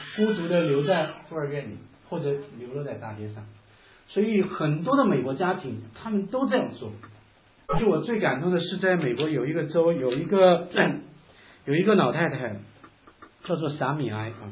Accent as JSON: {"language": "Chinese", "country": "China", "said": "作为一个中国人，你作为一个中国的一个基督徒"}